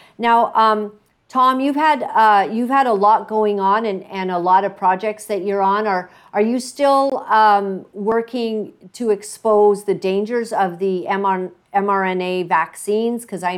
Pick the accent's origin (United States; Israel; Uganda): Uganda; I come from Uganda. I was born in East Africa.